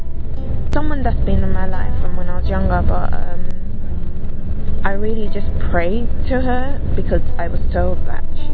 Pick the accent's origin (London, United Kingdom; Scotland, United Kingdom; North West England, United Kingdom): London, United Kingdom; also born or lived in Nigeria; I'm from London. Well, I'm from Nigeria, really. I'm 22.